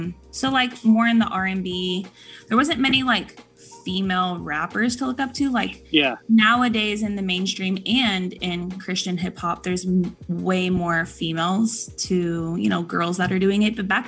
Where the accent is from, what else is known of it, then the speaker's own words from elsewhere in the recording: Houston, Texas, United States; So I grew up in Houston. So I mean, every other radio station is hip hop, R&B, rap.